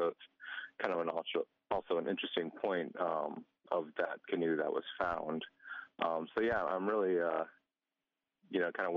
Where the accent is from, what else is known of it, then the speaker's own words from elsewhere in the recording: Naples, Florida, United States; Yeah, I mean, you know, I am from Naples, Florida. I was born and raised there.